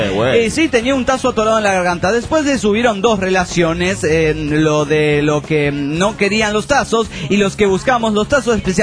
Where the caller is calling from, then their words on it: Monterrey, Nuevo León, Mexico; de Monterrey, Nuevo León, Mexiquito